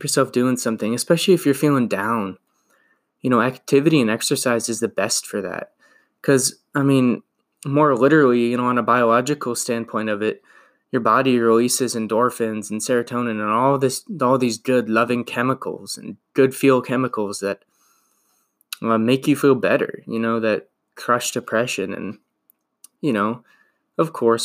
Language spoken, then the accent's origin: English; United States; growing up in America, if you don't love good movies, like, what the fuck are you doing with yourself?